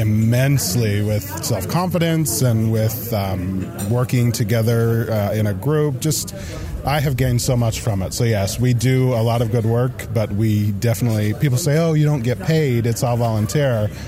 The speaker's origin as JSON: {"language": "English", "town": "Portland", "region": "Oregon", "country": "United States", "said": "I'm from Portland, Oregon, and I'm with the Order of Benevolent Bliss."}